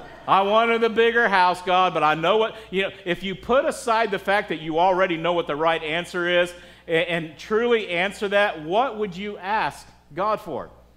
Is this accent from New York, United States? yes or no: no; Texas, United States; I grew up in Texas where we got whipping still.